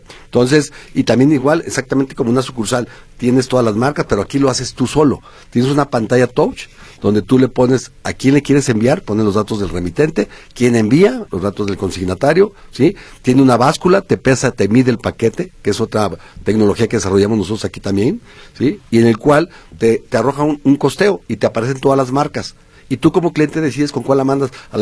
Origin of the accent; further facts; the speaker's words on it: Mexico; de por sí somos flojitos los mexicanos